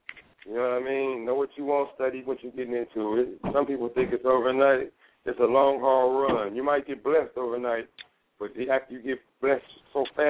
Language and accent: English; Los Angeles, California, United States; I know I'm from South Central, but God created the earth.